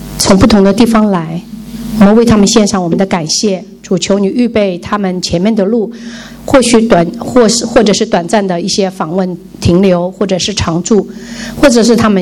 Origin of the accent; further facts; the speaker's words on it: Malaysia; 我也是女儿带来的，我也是从马来西亚来的。